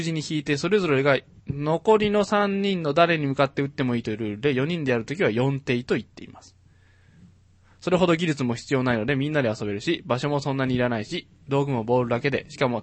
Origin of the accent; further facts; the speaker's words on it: Nagoya, Aichi, Japan; 僕は名古屋出身でいつも放課はこれで遊んでいました